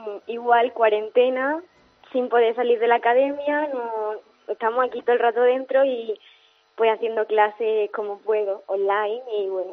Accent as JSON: {"language": "Spanish", "country": "Spain", "said": "actualmente soy la única española que está aquí."}